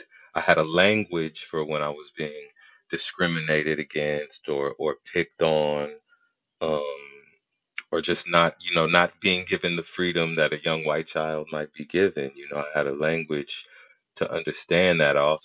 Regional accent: San Francisco, California, United States; I grew up in Frisco. It was lovely growing up.

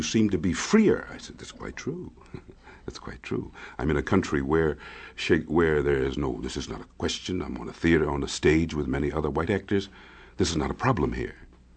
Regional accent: New Jersey, United States; I grew up in Jersey in a rather southern atmosphere. And my father was a minister, and I was shaped against that background.

